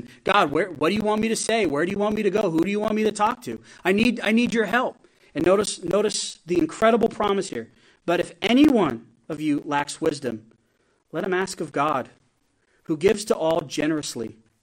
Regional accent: Gillette, Wyoming, United States; I was thinking this morning of my hometown as I was praying for my dad as he's getting ready to preach this morning in Gillette, Wyoming.

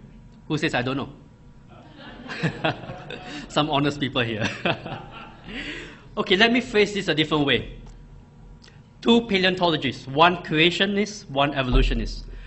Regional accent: Singapore; I grew up in Singapore.

